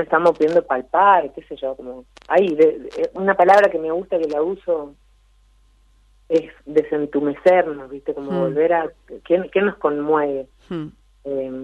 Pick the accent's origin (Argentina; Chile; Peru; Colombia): Argentina; Formosa; Yo que vengo más de Formosa, que tiene su otros modos, Chaco, Rosario.